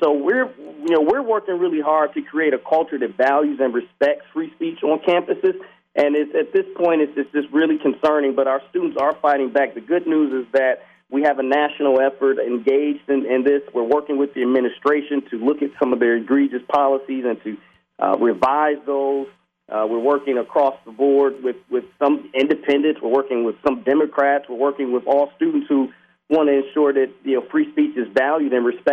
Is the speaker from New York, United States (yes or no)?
no; Detroit, Michigan, United States; I grew up in Detroit.